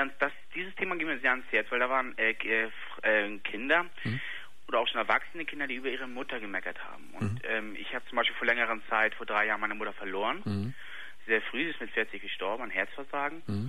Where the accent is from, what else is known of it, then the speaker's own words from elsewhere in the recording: Hamburg, Germany; das da halt alles Disziplin, also immer mit Disziplin ablief, im Gegensatz zu anderen Schulen hier bei uns in Hamburg.